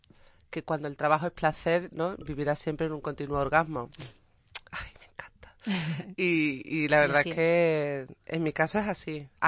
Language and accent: Spanish; Seville, Andalusia, Spain; me pasa nada más decir que soy de Sevilla, cuando encima añado que soy cómica, pues imagínate. O sea, andaluza y cómica.